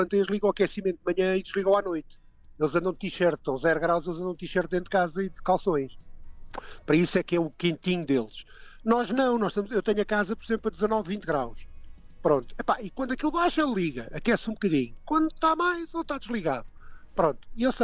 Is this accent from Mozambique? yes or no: no; Portugal; sou português